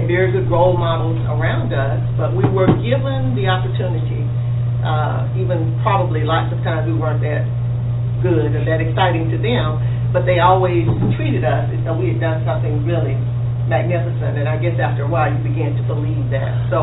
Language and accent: English; Birmingham, Alabama, United States; also born or lived in Atlanta; I grew up in Birmingham, Alabama, born about 50 miles from here in Atlanta. And my parents moved to Birmingham when I was two, and they joined 16th Street Baptist Church when I was two.